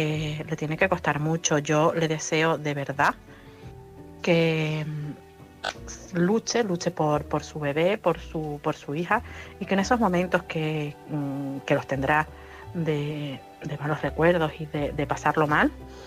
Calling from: Tenerife, Canary Islands, Spain; de Tenerife.

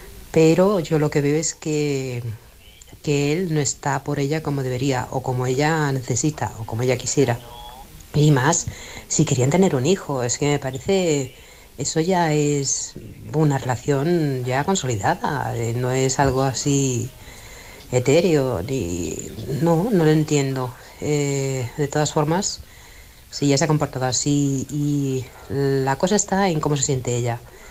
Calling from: Barcelona, Catalonia, Spain; de Barcelona.

